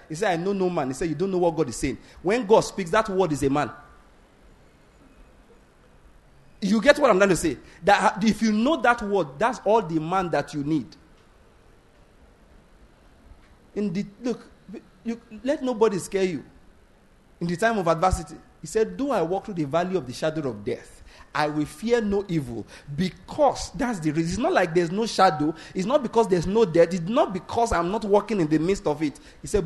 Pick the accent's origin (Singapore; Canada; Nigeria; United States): Nigeria; born there; I don't care that I was born in Nigeria. It makes no difference.